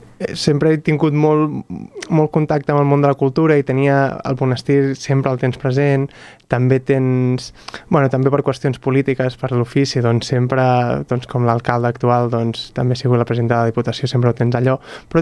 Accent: Barcelona, Catalonia, Spain; now in Sant Cugat, Spain; Jo vinc del barri del Fortpienc de Barcelona i vinc de viure a prop de l'Arc de Triomf

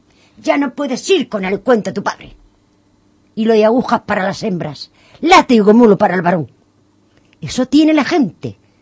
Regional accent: Granada, Andalusia, Spain; Catalan is a second language; now in Catalonia, Spain; Porque yo soy de Granada, encara que porte molts anys aquí a Catalunya i parlo català perfectament, jo soc andalusa.

